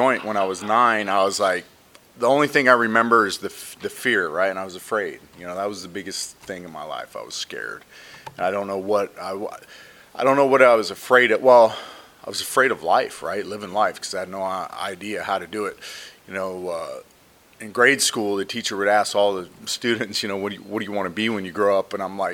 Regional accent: Ontario, Canada; also born or lived in New York, United States; I grew up in Ontario. I was born in New York, raised in Ontario till I was like 11.

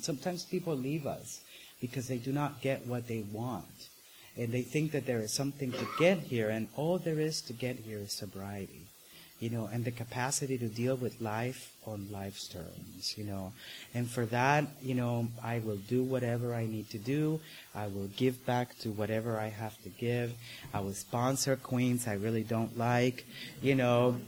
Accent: Nicaragua; I'm originally from Nicaragua, from Central America.

